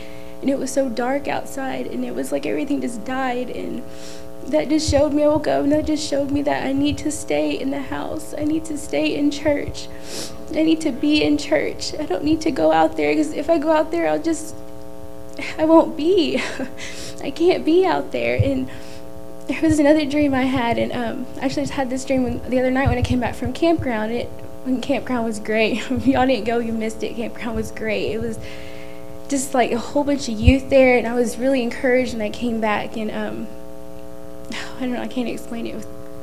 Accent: Houston, Texas, United States; You know, I'm from Houston.

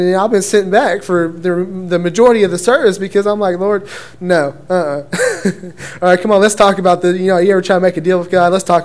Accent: Denison, Texas, United States; I'm from Denison, Texas.

